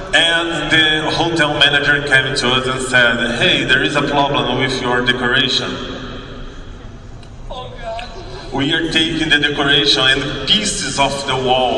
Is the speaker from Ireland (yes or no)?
no; Brazil; We are from Brazil, we are not as welfare as you guys.